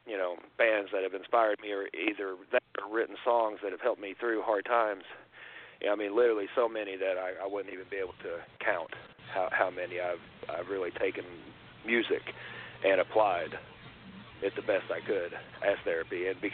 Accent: Tennessee, United States; At a young age, being born and raised in Tennessee, obviously country was everywhere.

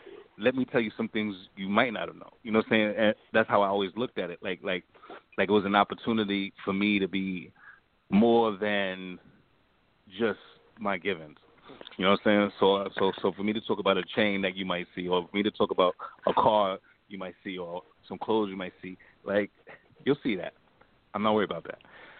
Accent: Queens, New York, United States; I'm from the project. I'm from Astoria Project. I'm from the Bland Project from Queens.

